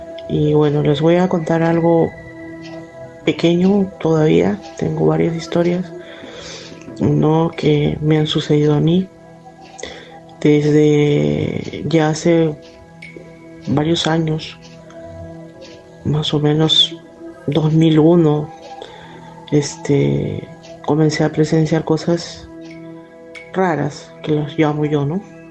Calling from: Lima, Peru; de Lima, Perú.

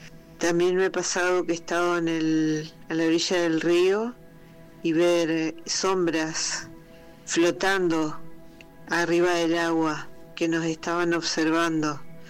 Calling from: Argentina; de Argentina.

